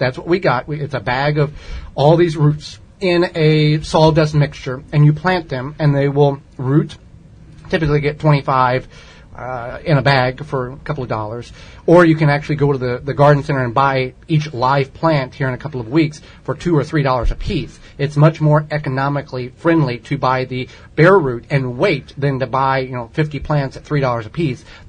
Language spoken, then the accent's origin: English; Illinois, United States; he's still with us today, I'm from Southern Illinois, and he always brought blackberry cobbler.